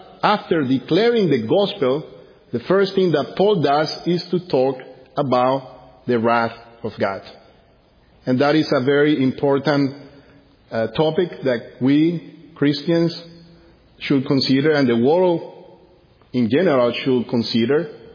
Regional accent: Barranquilla, Atlántico, Colombia; Growing up in Colombia, one thing that I remember seeing often around me was that most of the cars that were around there, especially in Barranquilla, my home city

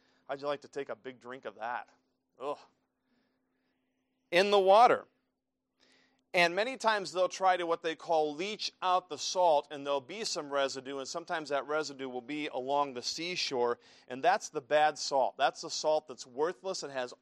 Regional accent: Maryland, United States; You know that we came from Maryland, and we lived about, I guess, 15 miles or so from Baltimore. It took longer to get there. We were out in the country.

